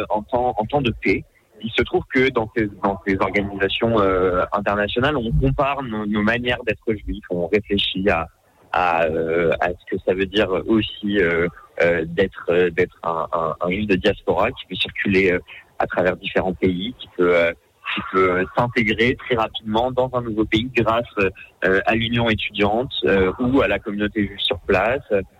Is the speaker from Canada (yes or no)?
no; France; comme je venais de France